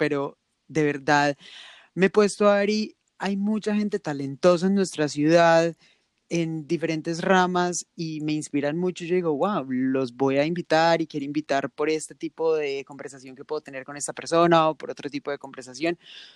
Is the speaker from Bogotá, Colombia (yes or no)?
no; Manizales, Caldas, Colombia; Estudiamos en el mismo colegio, somos los dos de Manizales.